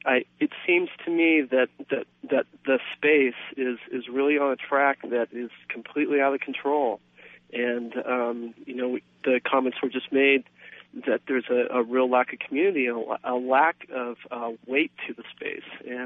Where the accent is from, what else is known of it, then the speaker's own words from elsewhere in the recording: San Diego, California, United States; born there; I lived in California for about 35 years.